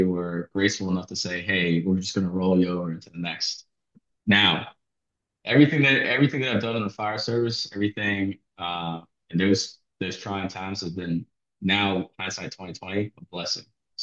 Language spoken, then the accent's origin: English; Maryland, United States; Born and raised in Montgomery County, it's in Montgomery County Public Schools. Decided to go to college at UMBC. Came from a small family, immigrant family, basically.